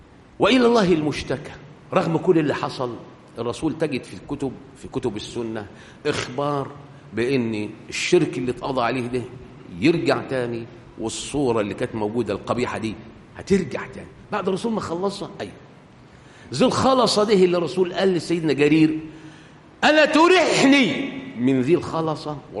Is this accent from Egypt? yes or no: yes; Egypt; انما عندنا في مصر لا، الشافعي قاعد ومدد